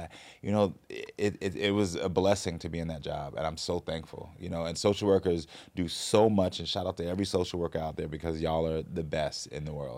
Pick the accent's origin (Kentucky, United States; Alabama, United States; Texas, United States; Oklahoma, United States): Texas, United States; Houston; I'm from Houston.